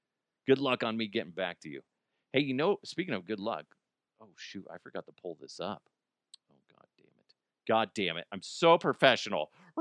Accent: California, United States; I'm from California.

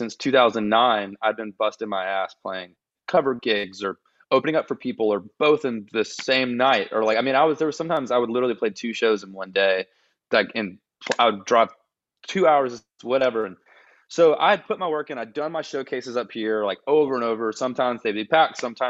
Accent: Georgia, United States; I get excited when I meet people from Georgia because I'm from Georgia and I'm a big Georgia fan.

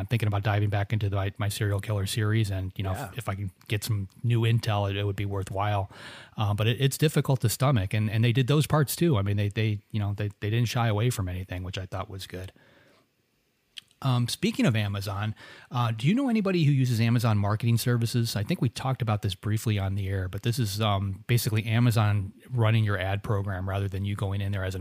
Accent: Florida, United States; I grew up in Florida, and, you know, Ted Bundy was a big thing back when I was in high school

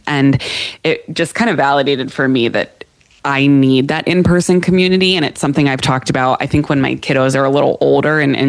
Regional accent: Pittsburgh, Pennsylvania, United States; now in Florida, United States; I am from the Northeast. I'm from Pittsburgh. My husband's from Jersey. We met when we lived in Jersey. I went to Penn State. We're Northeasterners at heart.

